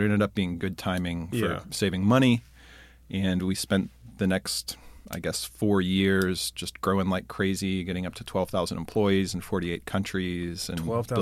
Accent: Pittsburgh, Pennsylvania, United States; moved away as an adult; I'm originally from Pittsburgh. Uh-huh. And then I moved to Chicago to go to college at Northwestern.

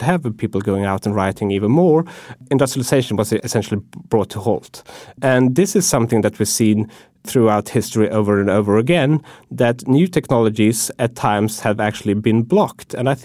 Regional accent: Sweden; now in United States; when I go home to my home country, which is Sweden, there's much less concern about automation than in the United States.

